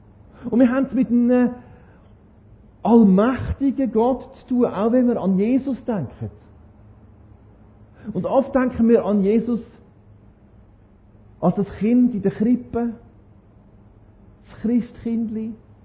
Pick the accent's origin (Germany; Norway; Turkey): Norway; bei mir daheim, in meiner Heimat in Norwegen, meiner früheren Heimat, wo ich immer noch ein bisschen Heimat bin